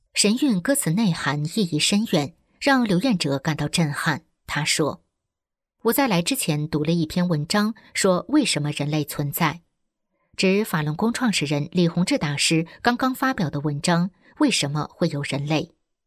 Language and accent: Chinese; China; 因为我出生在中国，知道这个东西，生长在这样一个环境下，我觉得自己是非常幸运的那一颗星。